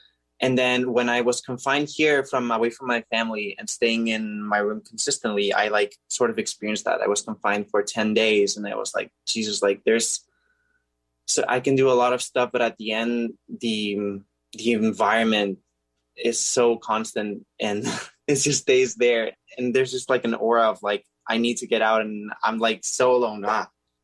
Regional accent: Barcelona, Catalonia, Spain; English is a second language; I use he, him, his. I study digital arts or arts. And I am from Spain, Barcelona, and I'm living here right now.

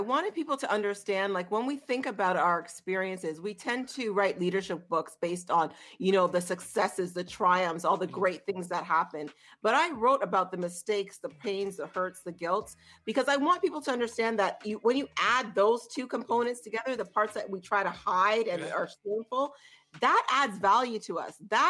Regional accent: Pomeroy, Saint David, Grenada; We are St. David's Pomeroy, man. Come on now. We in country.

